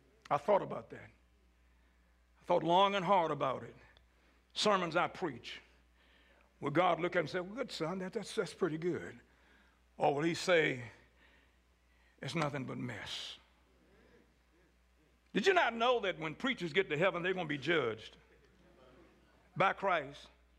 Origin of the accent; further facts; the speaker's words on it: Scottsburg, Indiana, United States; I'm from Scottsburg. What else do you expect?